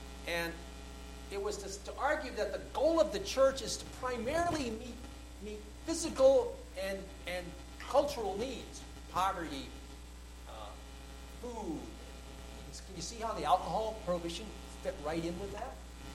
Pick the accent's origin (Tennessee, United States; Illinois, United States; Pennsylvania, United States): Illinois, United States; I went there many times with my dad and other men from the church I grew up in South Suburban Chicago.